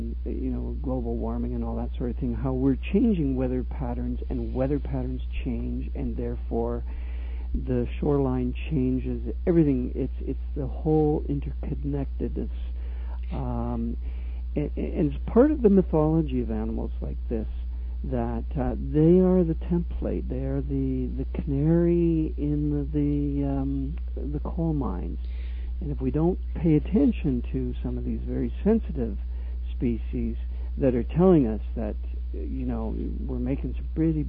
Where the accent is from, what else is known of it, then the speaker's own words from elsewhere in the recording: Toronto, Ontario, Canada; we come from Toronto, and we're not that close to the ocean